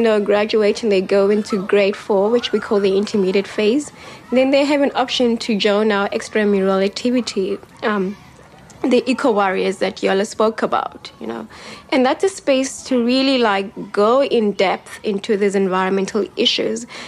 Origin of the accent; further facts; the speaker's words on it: Gugulethu, Western Cape, South Africa; I grew up in Gugulethu